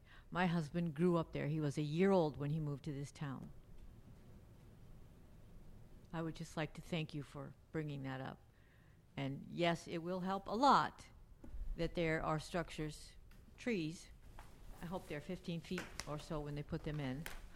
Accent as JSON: {"language": "English", "region": "Southwest", "country": "United States", "said": "I come from the Southwest, and I never knew when I came here that I would fall in love with this country, with this area."}